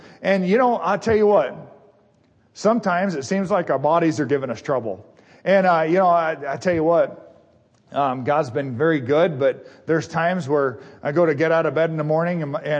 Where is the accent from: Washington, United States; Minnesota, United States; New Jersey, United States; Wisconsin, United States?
Washington, United States; also born or lived in Montana; Growing up out west, I was born in Montana and raised in Washington, and my dad always had wild stories about the west